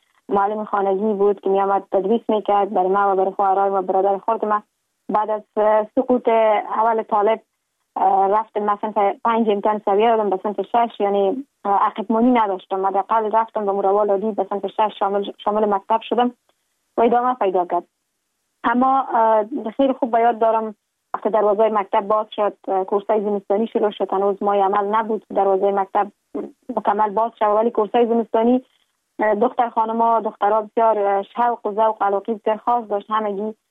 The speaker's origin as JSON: {"language": "Persian", "region": "Kabul", "country": "Afghanistan", "tie": "born there", "said": "در شهر کابل متولد شدیم،"}